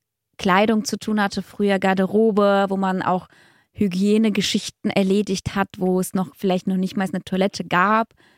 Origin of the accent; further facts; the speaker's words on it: Russia; ich bin in Russland geboren, bla bla, ja. da aufgewachsen.